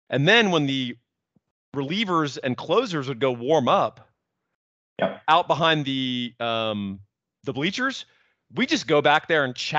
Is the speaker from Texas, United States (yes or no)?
yes; Austin, Texas, United States; Yeah, so I grew up in Austin